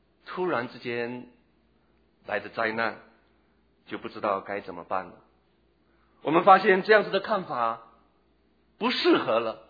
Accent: Taiwan; 可是在我在台湾成长的环境里面，世俗的流行歌曲不带着任何的理想，不带着任何的主义的理念

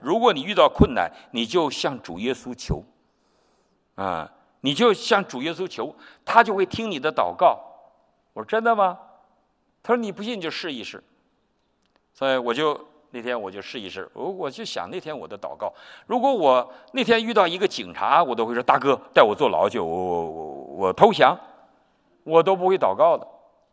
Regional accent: Northeast China, China; 我是东北人，我逃到苏联，我凌晨3点钟渡江

